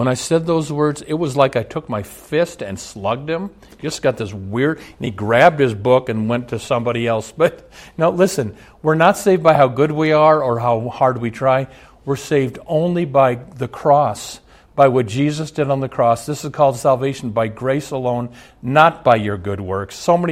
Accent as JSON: {"language": "English", "town": "Omaha", "region": "Nebraska", "country": "United States", "tie": "born or raised there", "said": "Now, I'm taping this in Minneapolis and I grew up in Omaha. It's about 360 miles from here."}